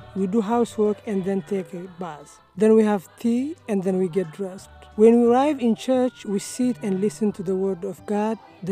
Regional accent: Iringa, Tanzania; also born or lived in Dar es Salaam; I'm from Dar es Salaam, Tanzania. But I grew up in Iringa, Tanzania.

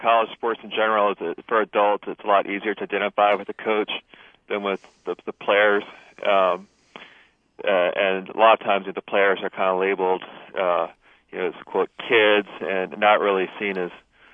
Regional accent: Chapel Hill, North Carolina, United States; I grew up in Chapel Hill.

